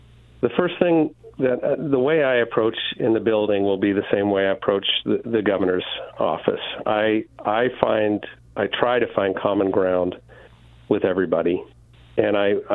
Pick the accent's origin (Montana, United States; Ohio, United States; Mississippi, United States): Montana, United States; moved away as an adult; And we moved to Oregon after college. I grew up in Montana on a cattle ranch. But we moved to Oregon